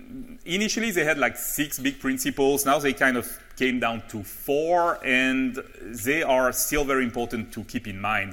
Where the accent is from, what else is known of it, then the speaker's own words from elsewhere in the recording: Switzerland; I'm coming from Switzerland, like we were just chatting